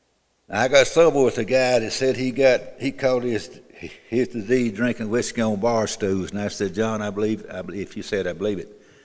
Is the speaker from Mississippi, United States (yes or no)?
yes; Mississippi, United States; born there; I was born down in Holmes County, Mississippi. We didn't have nothing. We didn't have running water, electricity.